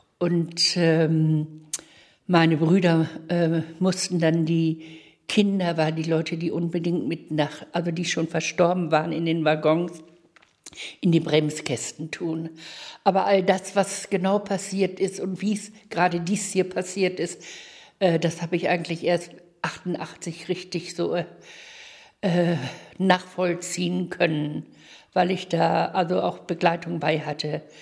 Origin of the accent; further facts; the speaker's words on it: Celle, Lower Saxony, Germany; born there; Ich bin 65 Jahre. Geboren wurde ich in Celle-Garsen.